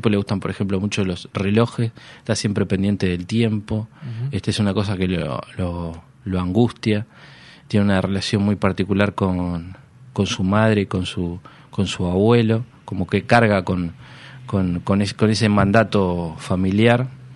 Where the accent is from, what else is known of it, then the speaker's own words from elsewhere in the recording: Uruguay; yo creo que soy un uruguayo